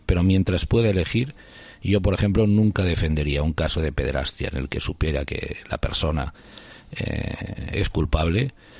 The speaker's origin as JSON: {"language": "Spanish", "region": "Catalonia", "country": "Spain", "said": "porque yo soy un catalán que me siento muy español, que defendí la españolidad de Cataluña en el sentido más amplio"}